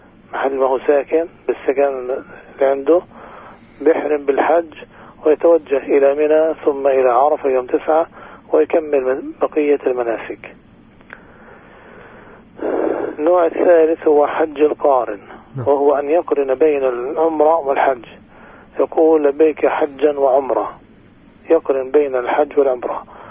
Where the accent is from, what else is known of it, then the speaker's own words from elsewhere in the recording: Palestine; يعني إحنا من فلسطين ما بنذبح في فلسطين